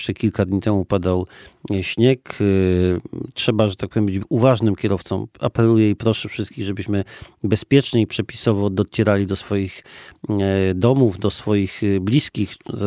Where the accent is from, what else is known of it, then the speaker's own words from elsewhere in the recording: Lesser Poland, Poland; nie jako wojewoda, ale przede wszystkim jako Małopolanin.